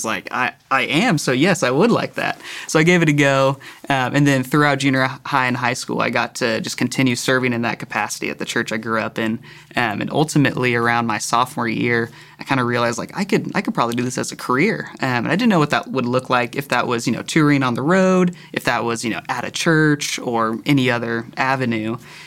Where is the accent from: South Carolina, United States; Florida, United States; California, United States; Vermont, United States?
California, United States; moved away; So ultimately, I'm from Southern California, moved out here about 7 years ago.